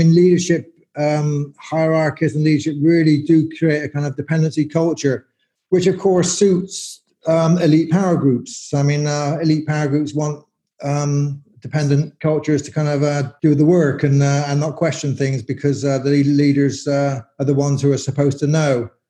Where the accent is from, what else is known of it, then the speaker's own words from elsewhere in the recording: Bristol, South West England, United Kingdom; I grew up in Bristol in the 80s, where there was lots of riots and anarchists were demonstrating against Thatcherism and stuff. And it was a very lively place.